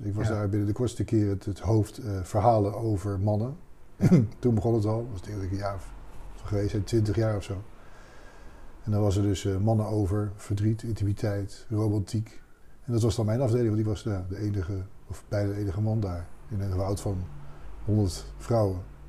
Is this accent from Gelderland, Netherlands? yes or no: no; Leidschendam, South Holland, Netherlands; born there; Geboren in Leidschendam, wat me verder ook helemaal niet zegt. Want daar heb ik 7 jaar gewoond.